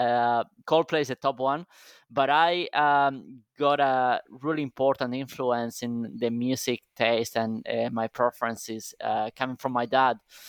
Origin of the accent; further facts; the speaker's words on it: Alicante, Valencian Community, Spain; moved away as an adult; also born or lived in Madrid; now in Sydney, Australia; I was born in Alicante, which is a small city south of Valencia. So I lived there up until, when I was 21, then moved to Madrid, started to work at Deloitte in Madrid, and then moved to Sydney 9 years ago.